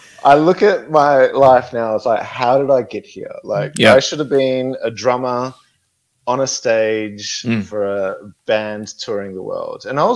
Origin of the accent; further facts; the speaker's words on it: Australia; Okay, so I grew up in a small country town in Australia.